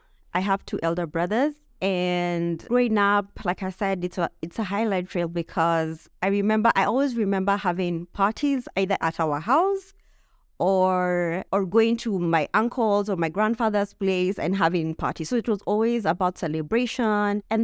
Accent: Nairobi, Kenya; from Nairobi, Kenya. My parents are originally from Kitui, and I come from a tribe. Our clan is called Mbakanya, which means people who love meat.

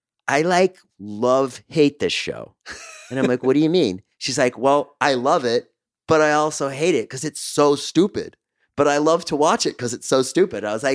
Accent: Boston, Massachusetts, United States; I was growing up in Boston

